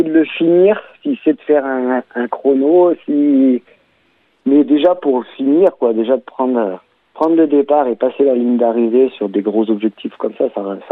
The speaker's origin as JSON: {"language": "French", "region": "Auvergne-Rhône-Alpes", "country": "France", "tie": "born there", "said": "je suis né ici en Chartreuse, donc c'est chez moi"}